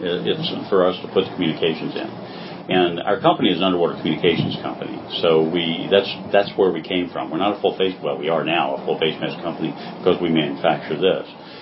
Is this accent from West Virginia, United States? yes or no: yes; West Virginia, United States; In West Virginia.